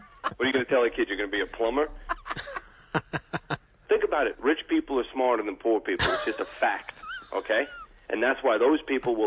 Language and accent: English; New Jersey, United States; The guy could be from Iowa and say, hey, buddy, I grew up 20 miles from Manhattan.